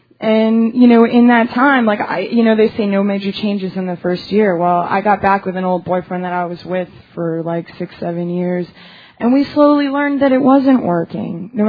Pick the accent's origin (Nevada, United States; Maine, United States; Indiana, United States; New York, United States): New York, United States; New York City; I'm from New York City.